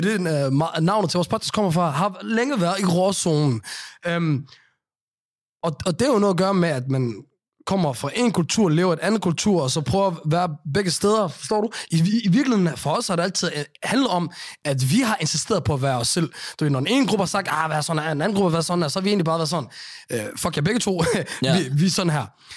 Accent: Aarhus, Central Denmark Region, Denmark; når de så spørger om, hvor jeg er fra, så mener de jo bare, hvor jeg er fra i landet. Hvor i, når det er Jylland, så kan jeg sige Aarhus.

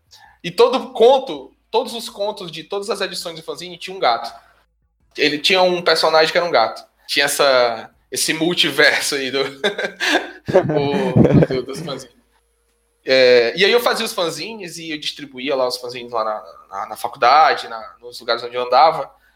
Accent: Fortaleza, Ceará, Brazil; gente lá de Fortaleza, que é a minha cidade natal, onde eu distribuía o fanzine

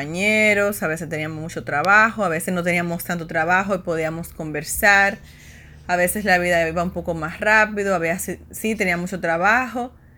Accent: Dominican Republic; moved away; Bueno, honestamente, yo vengo de República Dominicana y mi estilo de vida ya era muy calmado.

